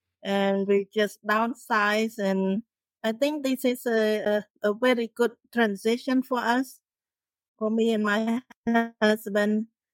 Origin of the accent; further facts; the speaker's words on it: Cambodia; I grew up in Cambodia. My family live in the village far away from the city, and our lifestyle is very simple but satisfying. My parents are farmers